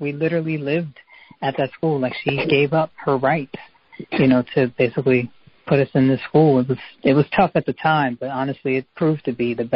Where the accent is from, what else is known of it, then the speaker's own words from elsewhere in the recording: Harrisburg, Pennsylvania, United States; Well, I'm from Pennsylvania, Harrisburg, Pennsylvania. Most people are not familiar with that. It's literally the capital of Pennsylvania, but most people think Philly or Pittsburgh is, when in actuality it's Harrisburg.